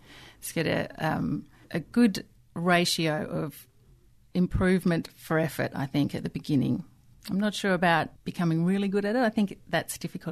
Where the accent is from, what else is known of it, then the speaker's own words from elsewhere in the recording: Alice Springs, Northern Territory, Australia; I grew up in Alice Springs, so I got to go home and visit my family there